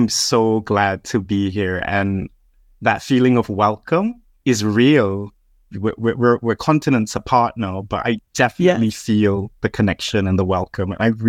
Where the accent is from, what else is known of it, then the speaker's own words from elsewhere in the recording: Malaysia; now in United Kingdom; I am also an immigrant to the UK. I was born and raised in Malaysia.